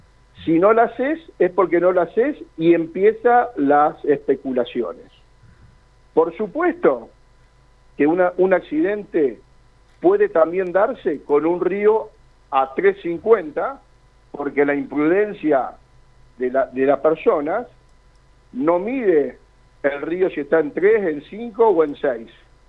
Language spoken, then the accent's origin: Spanish; Argentina; somos realmente los argentinos muy asiduos a esto